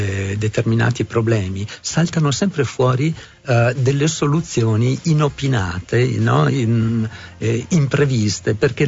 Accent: Trentino-Alto Adige, Italy; il Trentino nella fattispecie, è anche mio, anch'io sono trentino, cioè è casa mia.

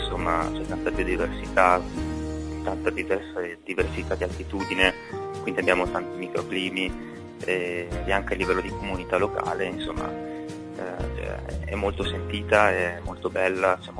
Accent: Lombardy, Italy; moved away; anziché tornare in Lombardia, la mia terra, diciamo, originaria

